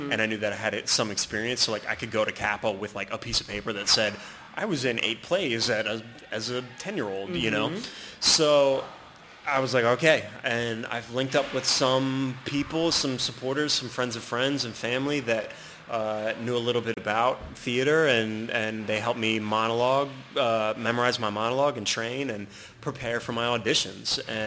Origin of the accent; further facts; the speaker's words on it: Philadelphia, Pennsylvania, United States; Then I grew up in West Philly. I mean, in that time, I mean, we had the MOVE bombing blocks from my house.